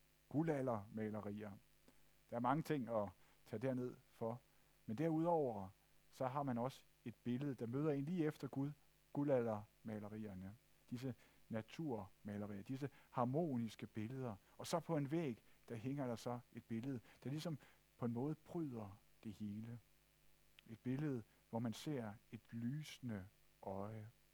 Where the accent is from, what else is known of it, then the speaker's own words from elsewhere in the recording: Zealand, Denmark; da jeg for noget tid siden var på Lolland, hvor jeg kommer fra.